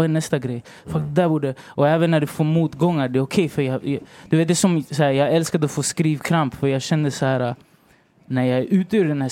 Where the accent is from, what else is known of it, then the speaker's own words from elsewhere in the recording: Rinkeby, Stockholm County, Sweden; jag är chilenare, jag bor i Sverige och jag är från Rinkeby.